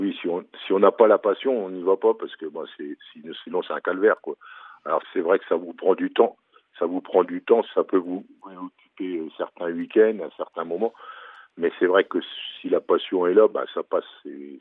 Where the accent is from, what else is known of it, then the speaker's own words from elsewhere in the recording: Grand Est, France; par chez nous en Champagne